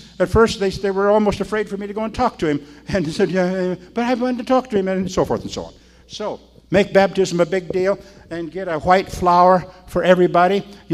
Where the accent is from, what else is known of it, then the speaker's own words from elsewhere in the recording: Iowa, United States; Well, I said, I'm from Iowa, but I'm over here.